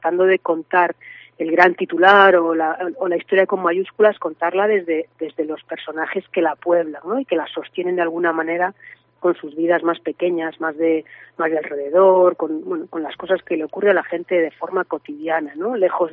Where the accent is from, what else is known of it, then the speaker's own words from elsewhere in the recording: Community of Madrid, Spain; me siento yo creo que más gallega que madrileña.